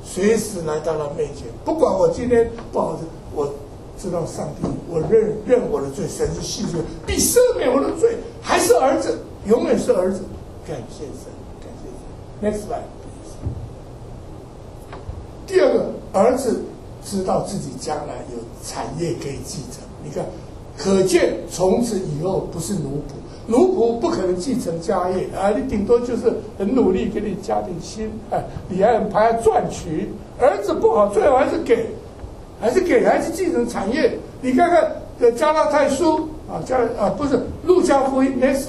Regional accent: China; 收养在我们中国人次等儿子嘛

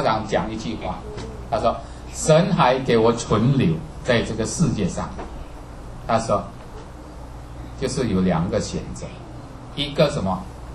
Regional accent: China; 我们中国人更多哈、啊，是不是？

